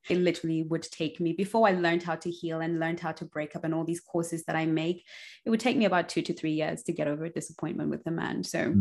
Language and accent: English; Zimbabwe; I grew up in Zimbabwe where you dated the one guy, he was across the road, you knew his parents.